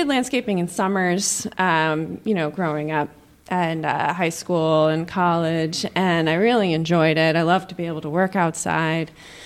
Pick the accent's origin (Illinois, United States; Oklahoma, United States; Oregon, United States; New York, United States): New York, United States; Austerlitz; So I'm from the area. I'm from Austerlitz. I grew up on a farm, so I've always loved working outdoors.